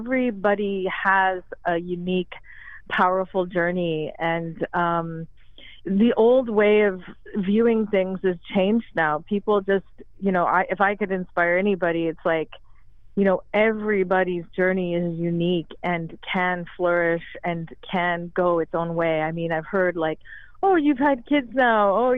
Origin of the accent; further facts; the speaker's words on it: Vancouver, British Columbia, Canada; I grew up in Vancouver, and my home city was where I was raised.